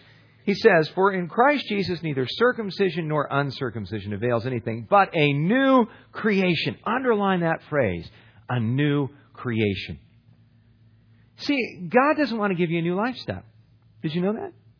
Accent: California, United States; I grew up in Southern California. I tell people I grew up in the ghetto of Las Posas Estates, man.

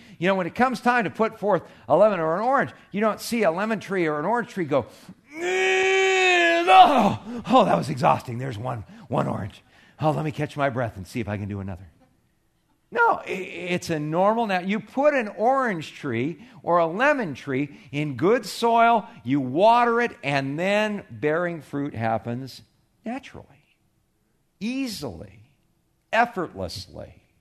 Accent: California, United States; We used to play in lemon and orange orchards when I was growing up in California.

